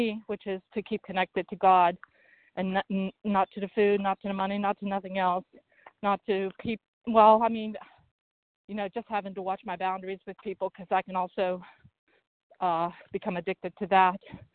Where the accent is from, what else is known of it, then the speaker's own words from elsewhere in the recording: Pennsylvania, United States; I am from Pennsylvania.